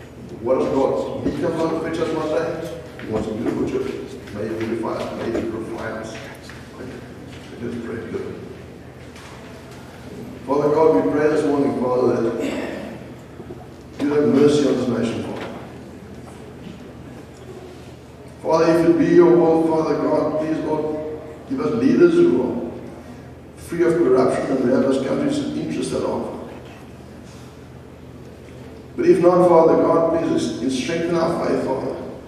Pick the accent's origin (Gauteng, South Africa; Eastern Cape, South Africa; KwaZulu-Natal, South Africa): Gauteng, South Africa; Pretoria; I grew up in the Pretoria Bay District, and a couple came there from Rhodesia